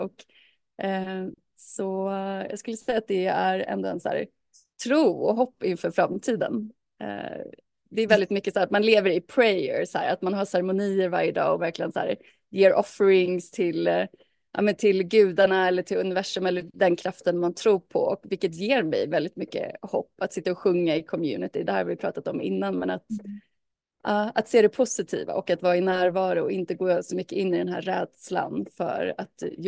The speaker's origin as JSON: {"language": "Swedish", "town": "Stockholm", "region": "Stockholm County", "country": "Sweden", "moved": "yes", "said": "Jag var ju hemma i Stockholm, det är inte mitt hem längre, men jag var där, det är där jag kommer ifrån."}